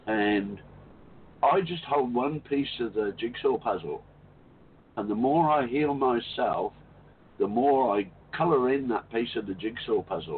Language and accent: English; England, United Kingdom; Because I'm English. I was born in England, you know.